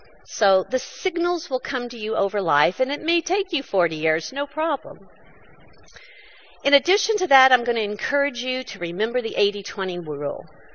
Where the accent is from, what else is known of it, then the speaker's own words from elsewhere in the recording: United States; So, I'm an American. Tomorrow's Thanksgiving.